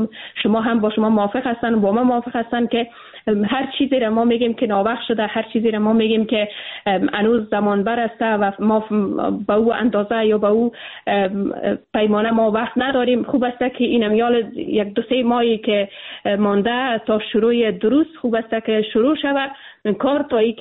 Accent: Afghanistan; ما به عنوان یک افغان واقعا

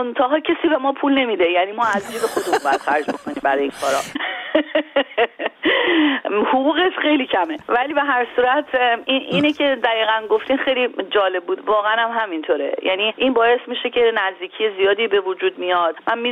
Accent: Iran; خود ما که ایرانی هستیم

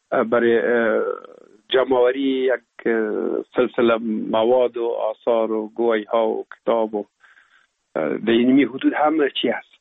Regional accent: Kabul, Afghanistan; also born or lived in Pul-e Khumri; از او جاب کار بابیم حساب در کابل میکرد و انتقال کرد به اینجا. ما هم همراه مادرم با بابیم یا پدرم آمدیم به کابل و دیگه باز این کابل تقریبا دائمی همیشه باشنده شدیم.

